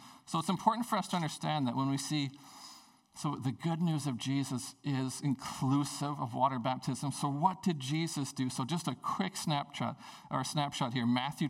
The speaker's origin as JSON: {"language": "English", "town": "Prince Rupert", "region": "British Columbia", "country": "Canada", "tie": "born or raised there", "said": "When I grew up in Prince Rupert, my grandparents had a cabin on Babine Lake."}